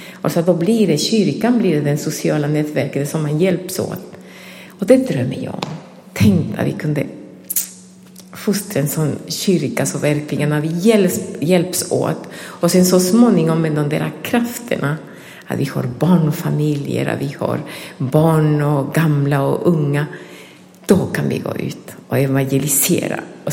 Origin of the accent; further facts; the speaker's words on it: Ecuador; moved away as an adult; now in Sweden; Jag kommer tillbaka alltid till mitt hemland. För där bodde jag de första 28 åren. Och jag vet, jag har varit katolik. Men i Ecuador är det stor skillnad mellan att vara katolik och att man går till den evangeliska